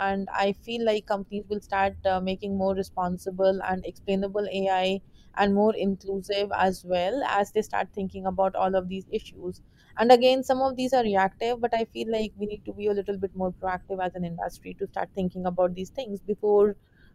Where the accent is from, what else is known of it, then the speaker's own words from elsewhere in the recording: India; accent: Indian; English is a second language; So it's pretty much the natural accent, which is Indian, right?